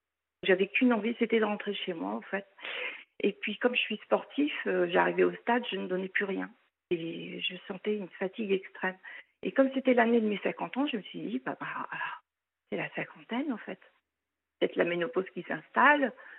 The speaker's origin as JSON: {"language": "French", "town": "Château-Thierry", "region": "Hauts-de-France", "country": "France", "tie": "born or raised there", "lives_now": "Paris, France", "said": "mon père était déjà en France travailleur émigré. Et ensuite, j'ai fait toute ma scolarité, j'ai été élevée à Château-Thierry, la ville de Jean de La Fontaine. Et ensuite, je suis montée à Paris pour travailler."}